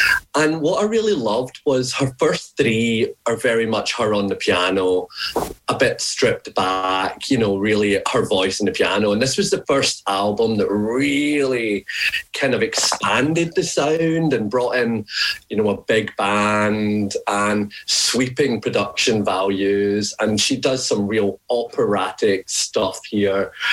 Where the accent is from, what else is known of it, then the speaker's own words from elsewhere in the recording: Glasgow, Scotland, United Kingdom; born there; I was born in Glasgow in 1978, a very long time ago and a long way away.